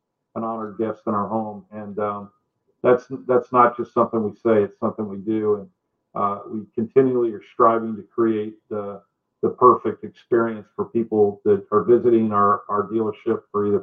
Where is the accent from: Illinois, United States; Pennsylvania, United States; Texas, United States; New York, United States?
Texas, United States; Houston; No, I'm originally from Texas. I grew up in Houston, Texas.